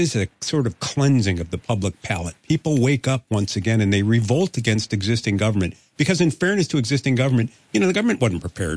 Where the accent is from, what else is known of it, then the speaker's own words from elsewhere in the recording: New England, United States; I'm from New England.